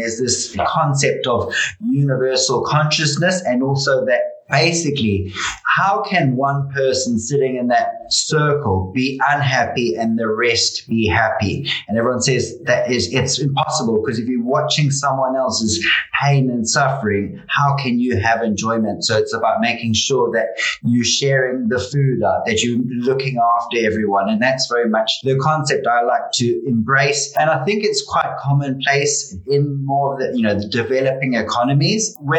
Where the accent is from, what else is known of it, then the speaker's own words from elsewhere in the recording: South Africa; obviously at the southern tip in South Africa is where I'm from.